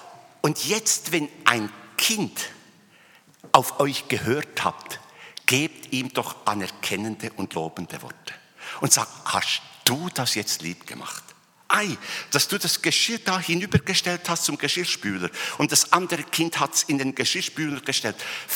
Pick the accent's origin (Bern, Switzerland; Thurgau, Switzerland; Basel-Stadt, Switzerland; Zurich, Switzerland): Bern, Switzerland; ich komme ja aus dem Kanton Bern und man spricht ja von uns, dass wir etwas langsam sind.